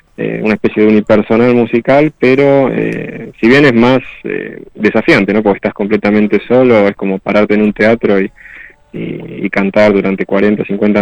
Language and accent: Spanish; Quilmes, Buenos Aires Province, Argentina; born there; He estudiado inglés de chiquito, desde los 7 años hasta los 17. Era en un instituto privado ahí en Quilmes, donde yo nací.